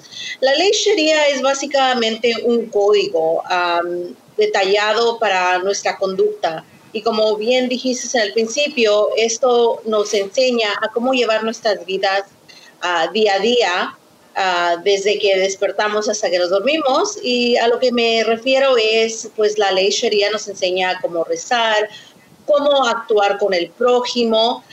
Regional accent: Mexico; soy mexicana, hueso colorado

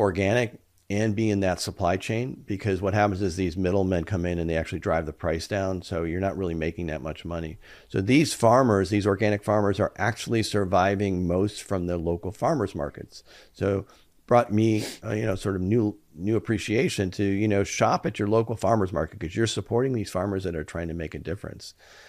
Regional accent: New York City, New York, United States; also born or lived in Detroit / Los Angeles; Like, I was born in Detroit, spent most of my youth in New York City, came to California, lived

